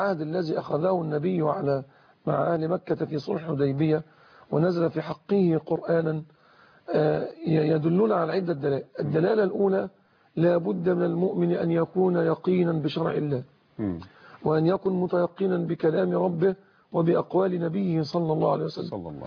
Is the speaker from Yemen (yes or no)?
no; Egypt; انظر إلى ما فعله الإنجليز لما دخلوا العالمين عندنا في مصر